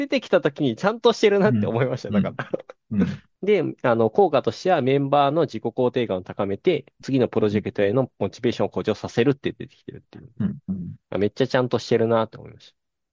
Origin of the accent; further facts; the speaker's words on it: Kansai, Japan; 僕らは関西人なんで